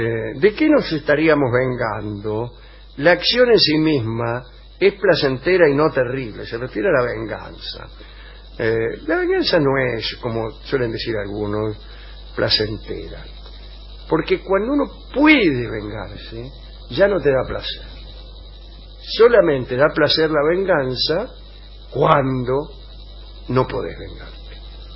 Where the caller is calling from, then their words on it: Las Flores, Buenos Aires Province, Argentina; saludos desde Las Flores, Buenos Aires. A la huella, soy de Las Flores.